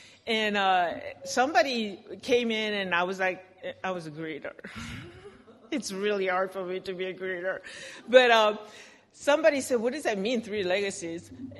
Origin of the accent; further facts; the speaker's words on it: Seoul, South Korea; so I grew up in Seoul, Korea, under set of parents who were, I told you, they were atheists